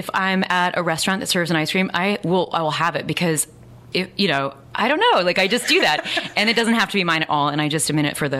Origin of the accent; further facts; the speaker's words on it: Midwest, United States; I grew up in the Midwest, and that's what you do.